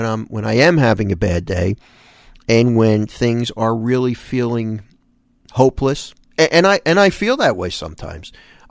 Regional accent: Philadelphia, Pennsylvania, United States; now in South Jersey, United States; I grew up in the Philadelphia area, so I'm from the Northeast. I live in South Jersey now, so I'm kind of in the same area.

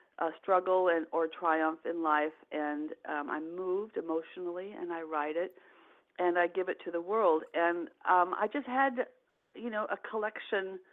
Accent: San Juan Capistrano, California, United States; where I was born here in California in San Juan Capistrano. And we are surrounded by hills here that have not been developed, so it's really beautiful.

